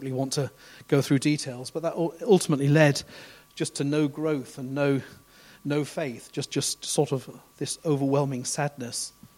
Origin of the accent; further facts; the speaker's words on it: England, United Kingdom; born there; I was born in England, of course, or Britain, I should say.